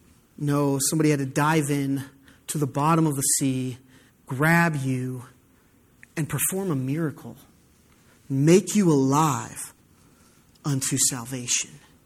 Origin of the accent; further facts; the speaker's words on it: United States; especially growing up in America where freedom of choice is everything to us